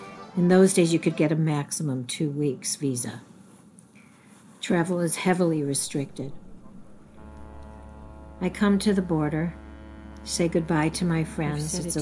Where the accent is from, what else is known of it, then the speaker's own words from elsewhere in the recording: Detroit, Michigan, United States; moved away; since I first left my hometown of Detroit in 1972.